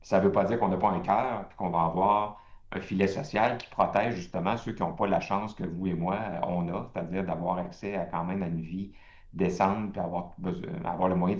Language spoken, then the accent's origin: French; Lévis, Quebec, Canada; moi, je viens de la région de Québec, je viens de Lévis, j'habite en Estrie maintenant, je viens de me présenter dans la circonscription d'Orford.